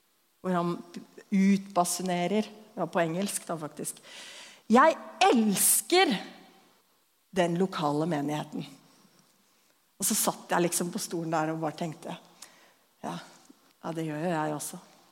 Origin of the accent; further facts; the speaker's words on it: Lillehammer, Innlandet, Norway; barndommen min på Lillehammer, og musikk og hjemme fullt av folk. Så jeg ble veldig tidlig glad i Jesus.